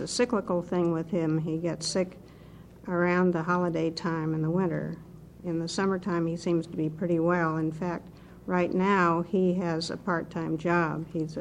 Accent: Beaverton, Oregon, United States; from Beaverton, Washington County.

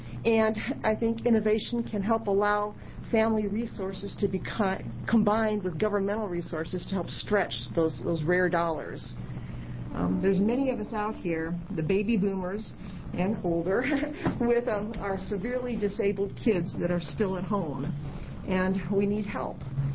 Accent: United States; I'm from Polk County.

